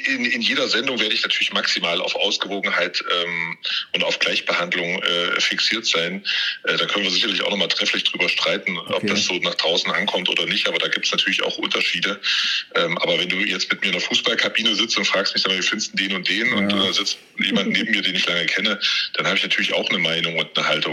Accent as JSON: {"language": "German", "region": "Thuringia", "country": "Germany", "said": "als Thüringer sollte man das Thüringen-Journal schauen"}